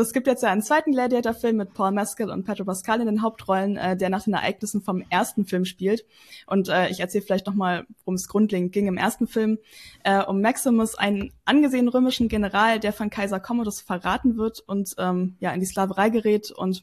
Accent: Northern Germany, Germany; Ja, ich bin aus Norddeutschland.

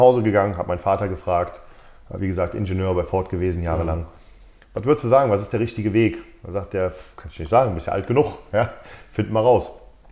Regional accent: Cologne, North Rhine-Westphalia, Germany; ich komme eigentlich aus Köln, ja, behütet aufgewachsen, Mittelklasse, also nicht schlecht. Mein Vater war im Management bei Ford.

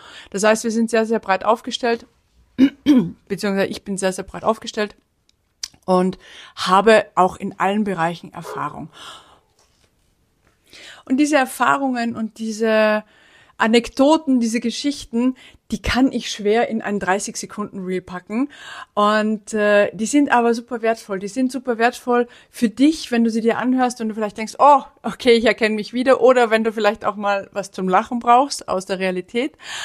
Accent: Salzburg, Austria; Ich komme aus Salzburg, bin 1978 geboren und bin damit Generation X.

